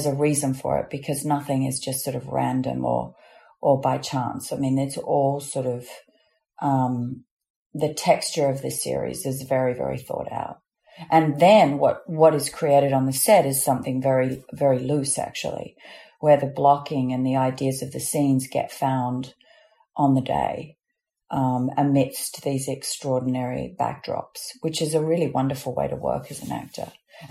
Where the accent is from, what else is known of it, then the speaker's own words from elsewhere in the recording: Australia; accent: Australian; I don't use my Australian accent at all.